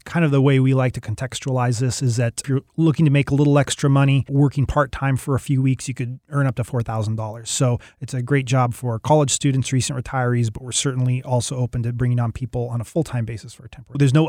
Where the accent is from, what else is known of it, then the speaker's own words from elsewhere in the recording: Seattle, Washington, United States; Well, I'm from the Seattle area originally.